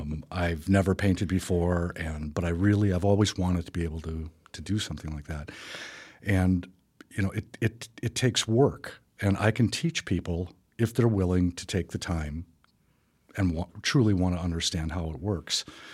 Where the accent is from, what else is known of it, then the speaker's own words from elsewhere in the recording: Milwaukee, Wisconsin, United States; also born or lived in Wausau; I'm originally from Milwaukee, and back in the 70s when my father died, my mother's relatives are all from the Medford area, and she was familiar with Wausau.